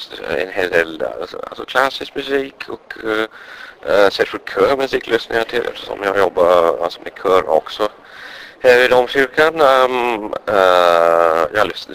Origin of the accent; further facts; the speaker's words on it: England, United Kingdom; Swedish is a second language; now in Uppsala, Sweden; Det kanske låter konstigt eftersom jag är engelsman, men det är så.